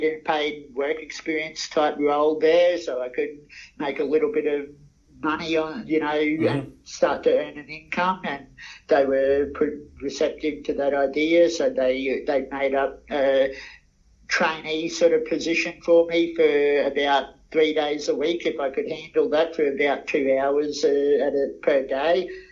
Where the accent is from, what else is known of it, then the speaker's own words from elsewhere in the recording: Kingaroy, Queensland, Australia; the local radio station in my hometown of Kingaroy